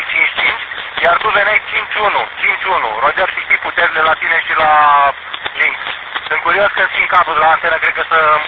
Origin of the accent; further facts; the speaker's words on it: Bucharest, Romania; pe linkul din București, sunt de aici. Dar acum sunt în urcare pe baraj, am deschidere foarte bună către București.